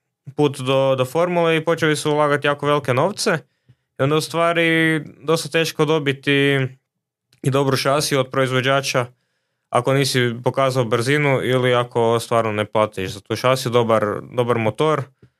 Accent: Croatia; A kod nas u Hrvatskoj, ja sam završio u 5 popodne

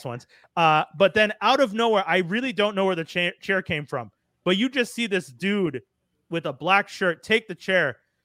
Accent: Canada; I'm Caribbean Canadian. That's how I've described myself to people. I'm Caribbean Canadian.

